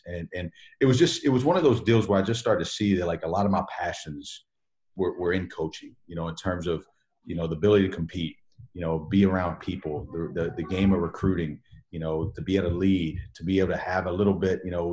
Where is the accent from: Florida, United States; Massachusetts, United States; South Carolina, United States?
South Carolina, United States; Florence; also born or lived in Columbia; I grew up in Columbia early before we moved to Florence.